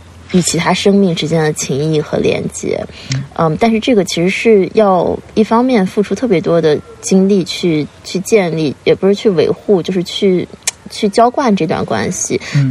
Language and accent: Chinese; Shandong, China; 因为我也是山东人，青岛人，也是淄博人嘛